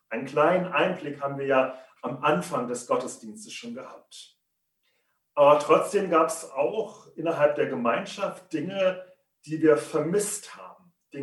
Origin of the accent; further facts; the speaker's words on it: Rhineland-Palatinate, Germany; Ich bin aufgewachsen im Westerwald. Und zwar in der Waldstraße.